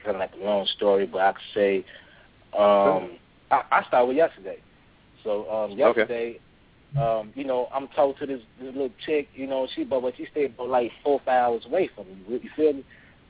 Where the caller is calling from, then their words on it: Romeoville, Illinois, United States; I'm calling from Romeoville, Illinois.